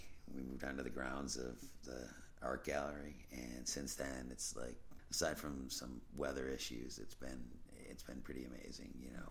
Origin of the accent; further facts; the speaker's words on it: New York, United States; we're from Western New York